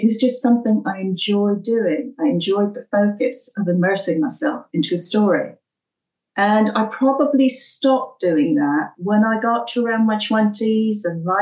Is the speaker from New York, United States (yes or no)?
yes; New York, United States; moved away; then I go to America and they do not think I'm a New Yorker anymore. I've been in this country 40 years now.